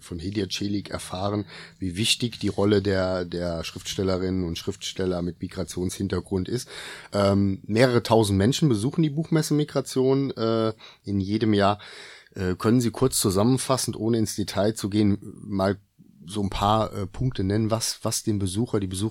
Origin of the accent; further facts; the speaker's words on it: Germany; Also ich als Deutscher dürfte